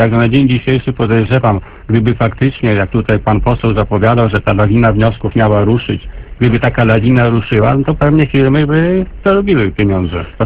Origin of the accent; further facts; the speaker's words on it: Podlaskie Voivodeship, Poland; akurat jesteśmy z Podlasia, no Podlasie słynie z tego, że taką standardową produkcją jest to mleko